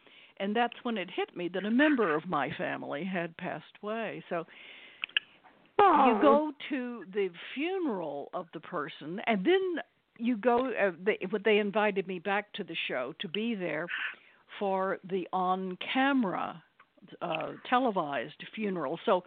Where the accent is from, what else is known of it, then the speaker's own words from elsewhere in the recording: Texas, United States; moved away as an adult; And Days was the very first job I got after I came from Texas. And so I was very, very young